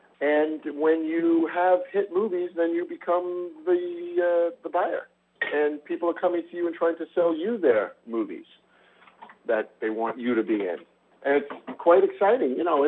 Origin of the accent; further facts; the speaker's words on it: Long Island, New York, United States; I grew up in Long Island, so I took a shot, and boom, there I was.